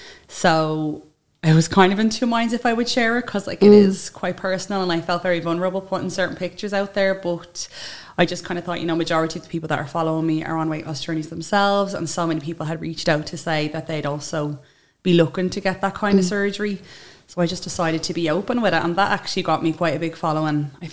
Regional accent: Tallaght, Leinster, Ireland; I'm from Tala, Dublin.

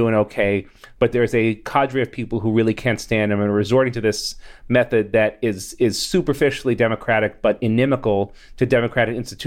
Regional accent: New York, United States; as for instance, Andrew Cuomo in my home state just was

